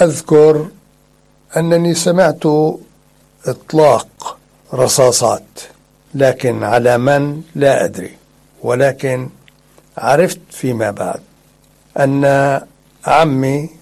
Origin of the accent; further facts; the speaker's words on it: Tantura, Palestine; moved away; also born or lived in Syria; إلى سوريا عن طريق الأردن بقطار، ولم يتوقف هذا القطار إلا في حلب، حيث بعدنا أكثر من 400 كيلومتر عن قريتنا